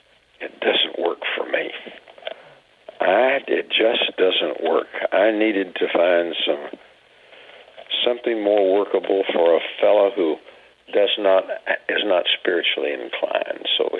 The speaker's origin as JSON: {"language": "English", "country": "United States", "said": "being an American, we are by nature doers."}